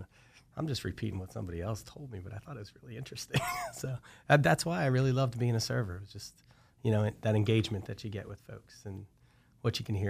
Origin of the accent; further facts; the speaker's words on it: Haddonfield, New Jersey, United States; I am, yeah. Born and raised. I was born over in Haddonfield, New Jersey. I live in Haddon Township right next door. As a matter of fact, right across the street from me is Haddonfield. So I'm like on the edge of where I grew up